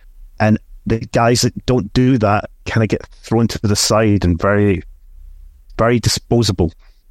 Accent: Scotland, United Kingdom; So I come from Scotland, so I follow a football team

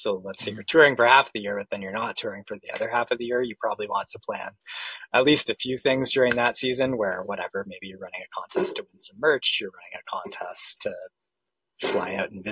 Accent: Canada; I'm Canadian

